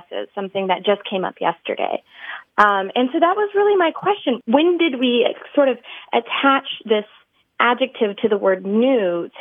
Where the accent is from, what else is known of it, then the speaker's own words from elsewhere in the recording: Texas, United States; I'm from Texas. We brand cattle.